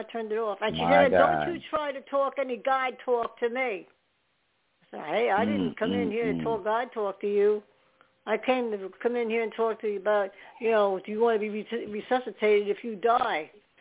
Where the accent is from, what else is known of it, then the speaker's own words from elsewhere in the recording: New York, United States; I've been in New York City feeding the homeless because I'm from New York.